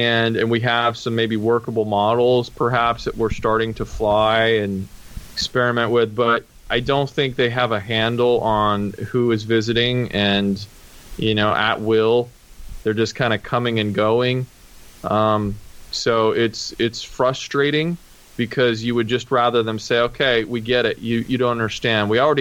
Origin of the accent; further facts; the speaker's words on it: Utah, United States; So I grew up in Utah primarily